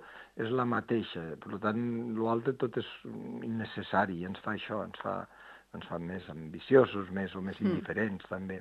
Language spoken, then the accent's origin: Catalan; Tivissa, Catalonia, Spain; per mi ha estat molt content poder estar aquí per les meves terres, que jo soc de Tivissa.